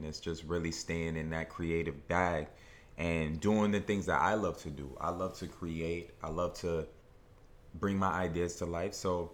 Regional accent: Brooklyn, New York, United States; I'm born and raised in Brooklyn.

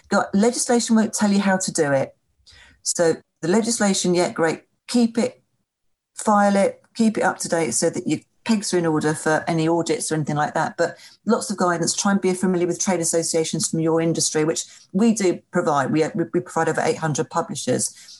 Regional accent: United Kingdom; And we love risk assessment. Oh my God, we're British.

